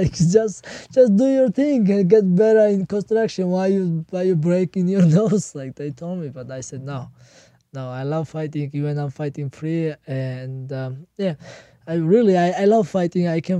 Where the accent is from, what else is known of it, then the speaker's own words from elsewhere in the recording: Dagestan, Russia; English is a second language; I'm from Caucasus and Khabib's country, from like 3-4 country, like the Caucasus is mount, the big mountain.